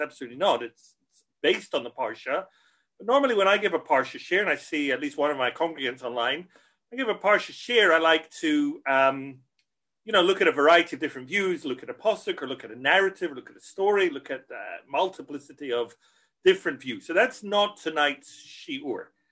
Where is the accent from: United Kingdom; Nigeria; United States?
United Kingdom; Scotland; I come from Scotland, where there is not a huge, it's a small, but not a huge religious community. I didn't grow up in a strictly religious background.